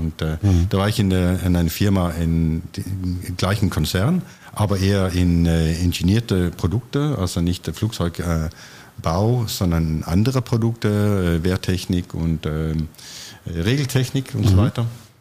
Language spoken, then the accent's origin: German; West Jutland, Denmark; Die dänische Westküste, raue Westküste in einem Fischerdorf.